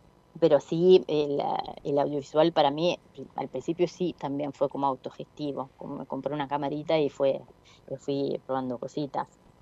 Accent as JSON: {"language": "Spanish", "country": "Italy", "tie": "born or raised there", "said": "No me crié en Argentina, me crié en Italia, no sé si se nota por el acento."}